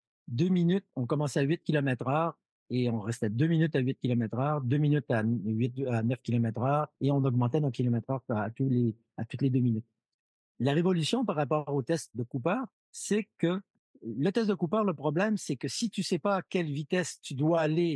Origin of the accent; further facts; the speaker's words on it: Quebec, Canada; now in France; je suis Québécois, mais j'habite en France depuis 23 ans